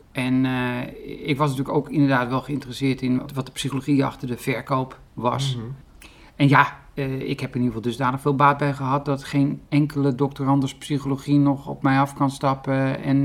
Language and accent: Dutch; Driehuis, North Holland, Netherlands; Ik ben geboren in Driehuis. Driehuis, dat ligt bij Muiden, gemeente Velzen, weer Haarlem. Mm-hmm. Driehuis, een soort met forens dorp.